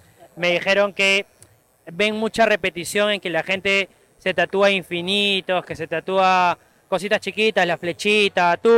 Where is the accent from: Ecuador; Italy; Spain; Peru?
Peru; Cusco; nosotros somos de Cusco